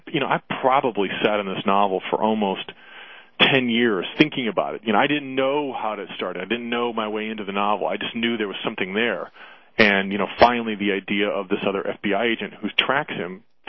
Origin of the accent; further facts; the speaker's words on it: Cleveland, Ohio, United States; In Cleveland, outside of Cleveland, Ohio.